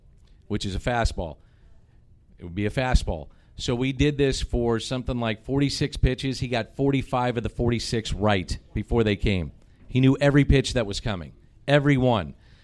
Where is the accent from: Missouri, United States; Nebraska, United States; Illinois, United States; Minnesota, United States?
Missouri, United States; St. Louis; I'm from St. Louis, I mentioned.